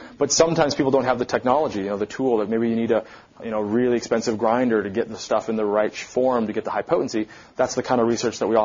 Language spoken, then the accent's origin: English; Wales, United Kingdom; But I'm Welsh. I'm from the northern part of Europe.